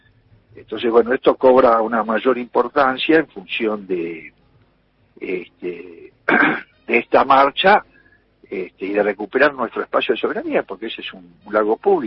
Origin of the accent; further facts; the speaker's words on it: Argentina; nuestra soberanía, nuestra identidad como argentinos